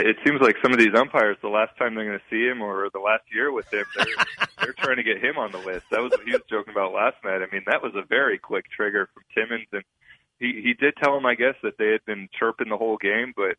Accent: Tyler, Texas, United States; Hey, first of all, I'm from Texas

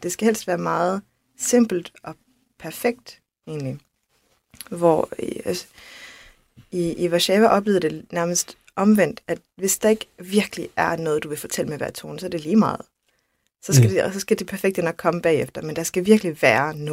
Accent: Varde, Region of Southern Denmark, Denmark; born there; jeg begyndte at studere i København. Jeg er født i Varde i Vestjylland. Min far er fra Jylland, og min mor er fra Polen. Så jeg har altid haft lidt to kulturer, sådan en jysk-dansk kultur og en slavisk, meget romantisk kultur i min opvækst.

